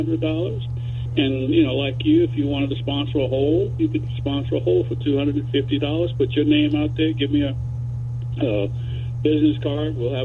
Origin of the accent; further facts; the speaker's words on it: Montgomery, Alabama, United States; Yes, I'm from Montgomery, Alabama.